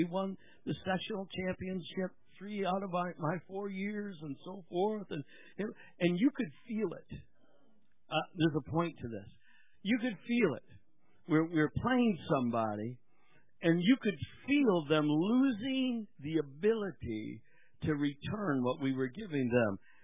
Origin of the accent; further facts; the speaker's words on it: New York, United States; We come from New York, but very rural New York, and we were pretty used to getting our heads beat in athletically wise.